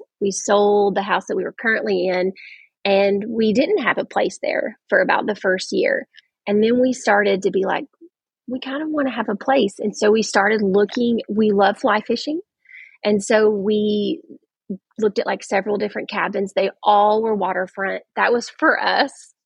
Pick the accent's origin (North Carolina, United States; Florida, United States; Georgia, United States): Georgia, United States; Blue Ridge; Well, so I actually grew up there. I grew up in Blue Ridge